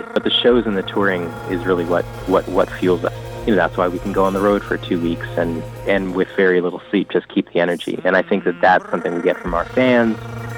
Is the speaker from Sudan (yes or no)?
yes; Sudan; born there; My parents left before I was born. I was born in Sudan. We were one of the first wave of refugees out of Ethiopia in the late 1970s.